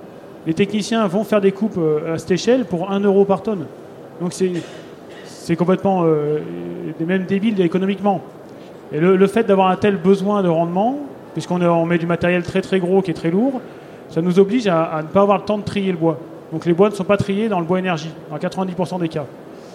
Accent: Auvergne-Rhône-Alpes, France; Et là, chez nous, en Ardèche, on a énormément de petites parcelles. C'est très morcelé, c'est très accidenté.

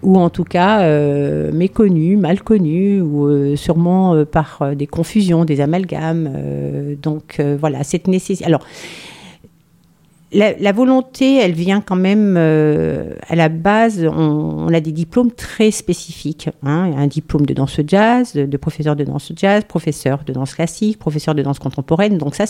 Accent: Grenoble, Auvergne-Rhône-Alpes, France; Je viens de Grenoble, j'ai été donc formée dans des écoles grenobloises.

